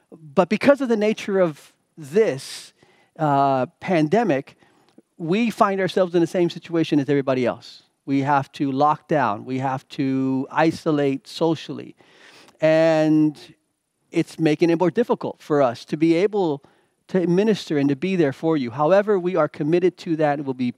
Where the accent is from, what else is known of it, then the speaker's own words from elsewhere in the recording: Miami, Florida, United States; growing up in Miami, we had hurricanes, and Hurricane Andrew, if you remember in 1992, those who remember that, devastated South Florida.